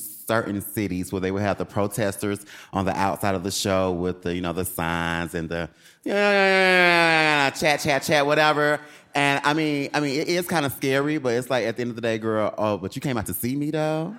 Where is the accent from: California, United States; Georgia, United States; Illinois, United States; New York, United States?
Georgia, United States; Atlanta; Well, I'm not from here, so do they have it here? Yes. Okay, yes, yes. I'm from Atlanta, so this is my first time in Asheville.